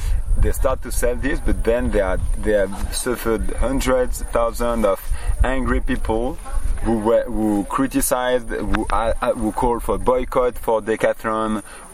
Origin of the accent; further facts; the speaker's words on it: Grenoble, Auvergne-Rhône-Alpes, France; I'm from Grenoble, France